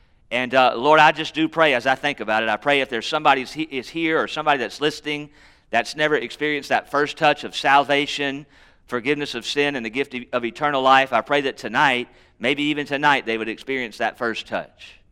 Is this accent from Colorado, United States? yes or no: no; Charlotte, North Carolina, United States; Now, I grew up in Charlotte, North Carolina, and I grew up under the shadow of the Charlotte Motor Speedway.